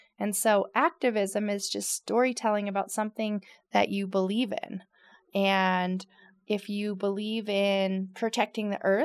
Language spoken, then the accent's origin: English; Pennsylvania, United States; now in Carbondale, United States; I'm from the East Coast, outside of Philadelphia, but I've lived in Carbondale for almost 10 years now.